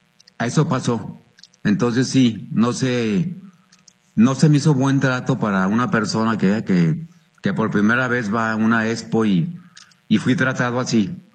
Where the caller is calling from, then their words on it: Zapopan, Jalisco, Mexico; de Zapopan, Jalisco.